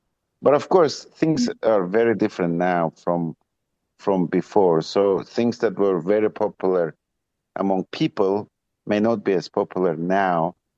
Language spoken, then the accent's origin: English; Azerbaijan; I said, I was from Azerbaijan.